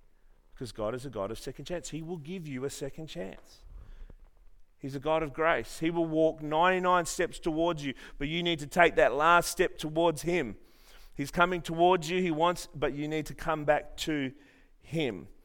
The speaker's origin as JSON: {"language": "English", "town": "Armidale", "region": "New South Wales", "country": "Australia", "tie": "born or raised there", "said": "Like I said, I grew up in Armidale."}